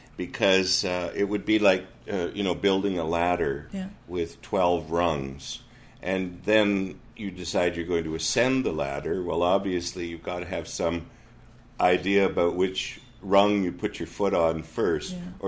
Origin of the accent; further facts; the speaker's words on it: Vancouver, British Columbia, Canada; I, as a Vancouverite, am ashamed if I think that my fellow citizen in Newfoundland is suffering an inadequate element in their essential healthcare because of where they live